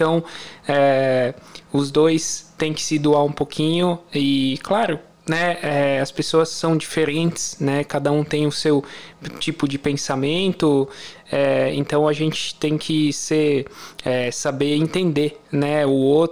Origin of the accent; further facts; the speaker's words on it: Italy; Portuguese is a second language; É verdade, eu sou italiano.